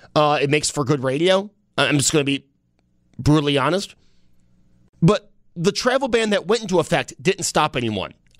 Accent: United States; But yeah, I'm as an American, I'm disappointed that the United States of America is not moving on.

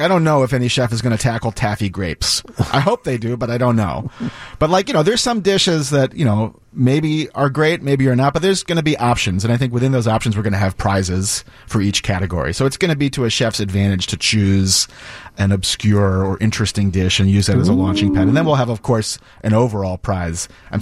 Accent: Washington, District of Columbia, United States; now in Chicago, United States; Yeah, but the reality is that when I moved to Chicago in 1999, I fell in love with Chicago food. I grew up in Washington, D.C., you know, and it's in D.C., there is some food culture

